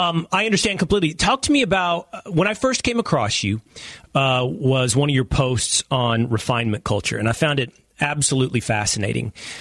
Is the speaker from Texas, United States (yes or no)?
yes; Texas, United States; I'm from Texas. I love our own unique provincial history. I love our accent.